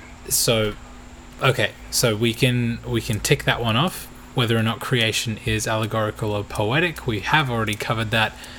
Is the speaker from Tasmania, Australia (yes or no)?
yes; Tasmania, Australia; born there; I've told you before that I was born in Tassie, didn't I?